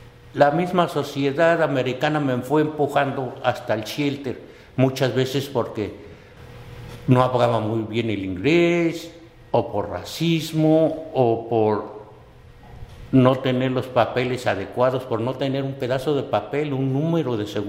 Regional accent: Mexico City, Mexico; now in San Francisco, United States; De la Ciudad de México.

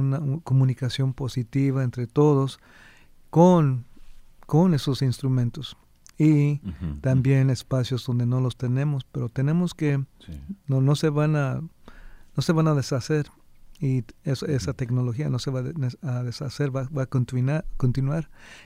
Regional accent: Fowler, California, United States; born there; me estoy muy feliz aquí donde nací, y mis padres y mi madre trabajaron, mis hermanas trabajaron estos files

